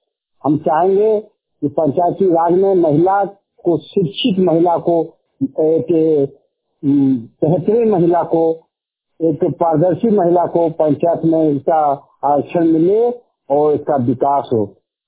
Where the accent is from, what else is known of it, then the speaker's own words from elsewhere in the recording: Deoghar, Jharkhand, India; देवघर जिला से झारखंड वाणी के माध्यम से देवघर जिले देवघर प्रखंड पंचायत भरवाड़ी के रहने वाला हूं।